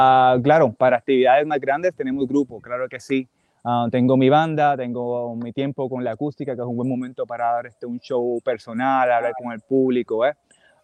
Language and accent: Spanish; Puerto Rico; now in Mexico; soy acá, original de Puerto Rico y prontamente adoptado en México.